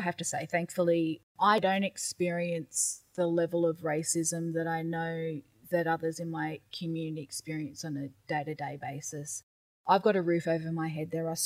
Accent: Queensland, Australia; So I'm Gugul Yalanji from the Daintree Rainforest, and my social conscience really comes from that.

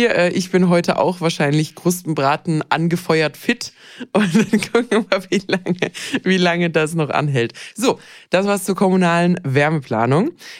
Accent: Baden-Württemberg, Germany; Also Essen, ich bin ja Schwabe

